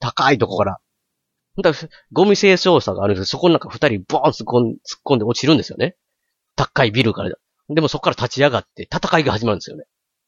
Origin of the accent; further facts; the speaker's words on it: Kansai, Japan; accent: Kansai dialect; だから僕も関西弁っていうのは、誇りというか好きです、自分でも。気に入ってんですけど、